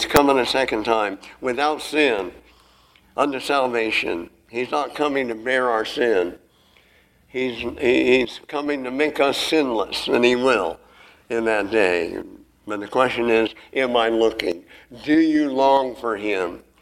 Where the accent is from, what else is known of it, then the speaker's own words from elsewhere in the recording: Nebraska, United States; We grew up in Nebraska, so we had corn. We had several hundred acres of corn.